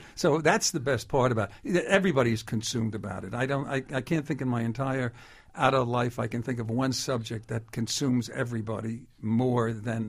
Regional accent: New York City, New York, United States; And remember, I'm a New York guy. I grew up in the Bronx, lived on the Grand Concourse.

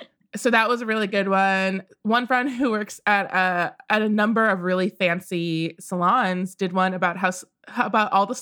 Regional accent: Midwest, United States; born or raised there

